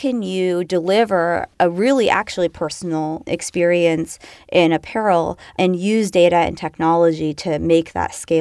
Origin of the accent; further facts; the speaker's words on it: California, United States; accent: Californian; And I felt sounding like I was from California also did the same thing.